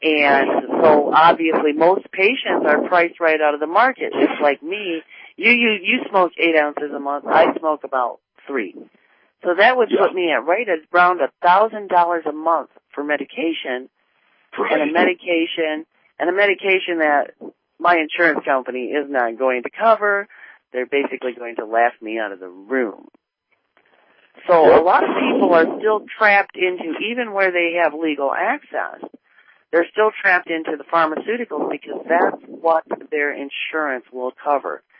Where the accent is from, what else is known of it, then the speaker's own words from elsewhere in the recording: Michigan, United States; You were the first to tell me about it, even though I'm from Michigan.